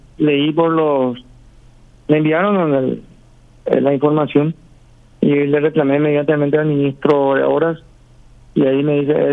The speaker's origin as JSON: {"language": "Spanish", "country": "Paraguay", "said": "Como paraguayos que somos."}